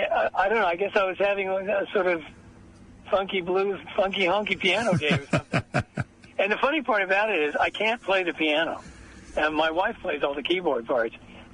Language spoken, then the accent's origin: English; United States; And I said, yeah, but I'm American, like, you know.